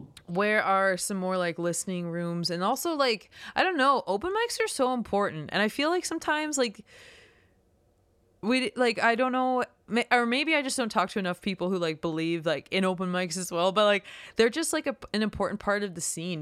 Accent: Moose Jaw, Saskatchewan, Canada; I grew up around Moose Jaw, so it kind of like Moose Jaw is like this like hub for so many rural communities too

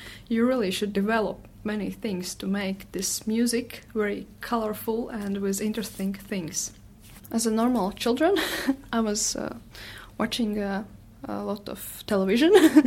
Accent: Riga, Latvia; English is a second language; I'm from Riga, and I'm playing koklis.

